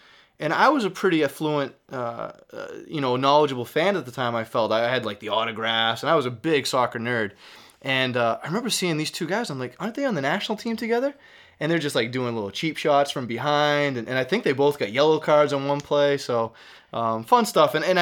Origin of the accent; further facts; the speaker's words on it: Massachusetts, United States; accent: Boston; I try to explain to them as gently as I can in my Boston accent